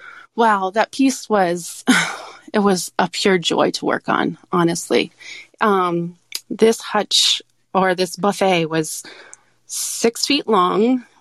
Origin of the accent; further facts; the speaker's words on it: Indiana, United States; and I are from Indiana originally. We didn't meet until we were in college in Michigan. But yeah, we're from the Midwest.